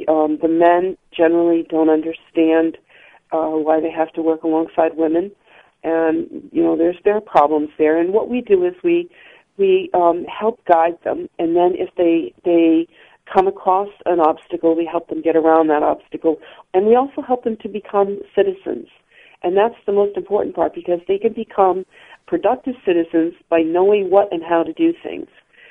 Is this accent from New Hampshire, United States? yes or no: yes; New Hampshire, United States; now in Iowa, United States; I was raised in New Hampshire primarily my formative years, but I'm from the East Coast up and down. My dad was in the military. And what brought me to Iowa was my husband's job.